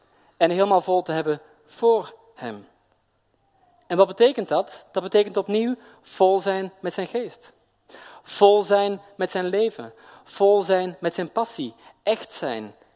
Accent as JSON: {"language": "Dutch", "country": "Belgium", "said": "ik kom uit België, maar voor mij komt toch dat moment in Nederland."}